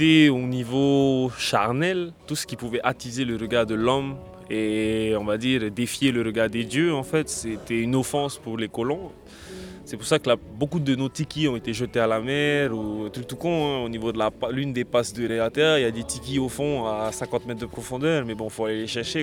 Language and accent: French; Taha'a, Leeward Islands, French Polynesia; also born or lived in Raiatea; now in France; Je viens de Taha, je suis né à Raiatea, j'ai grandi ici.